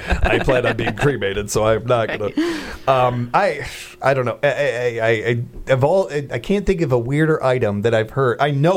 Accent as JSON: {"language": "English", "town": "Chicago", "region": "Illinois", "country": "United States", "tie": "born or raised there", "said": "but I do where I grew up in Chicago."}